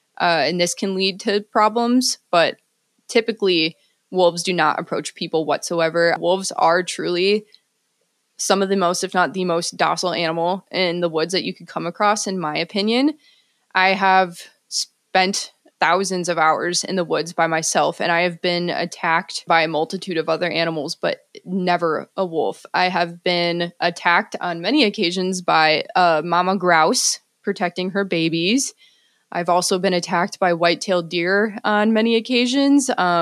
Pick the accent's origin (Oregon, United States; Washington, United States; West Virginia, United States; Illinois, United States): Illinois, United States; moved away; So I grew up in Northern Illinois, and I don't really know exactly when it started, but I have always had this deep fascination with animals, but wolves specifically. And in Illinois, we really don't have wolves. So as soon as I could, I moved to Montana